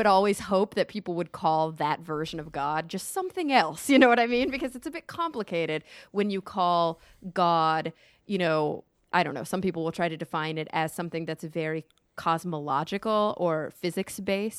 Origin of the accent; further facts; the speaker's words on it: Texas, United States; also born or lived in New York / Los Angeles; You know, I grew up in Texas, so I knew like two Jews my whole childhood. But then when I moved to New York and then LA, I was like, oh, this is a thing.